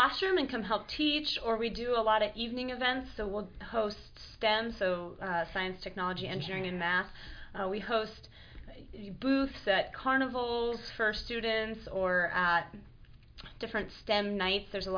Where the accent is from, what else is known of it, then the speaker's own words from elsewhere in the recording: Colorado, United States; now in Alaska, United States; And I was born and raised in Colorado and went to Colorado State University.